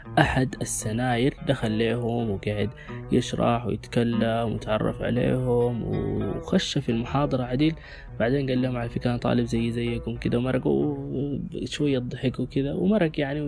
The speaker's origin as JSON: {"language": "Arabic", "country": "Sudan", "said": "سواء عندنا في السودان أو في الوطن العربي عموما"}